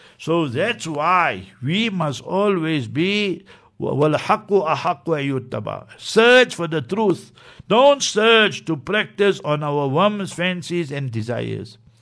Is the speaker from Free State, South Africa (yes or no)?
no; Heidelberg, Gauteng, South Africa; In South Africa also we know that. I know in my hometown, Heidelberg, an incident took place many, many years ago.